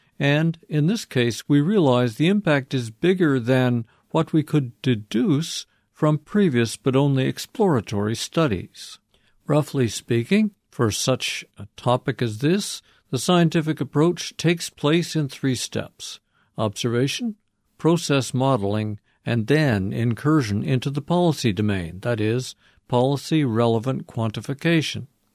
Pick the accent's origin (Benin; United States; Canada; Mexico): Canada; and as a Canadian, I've heard about permafrost all my life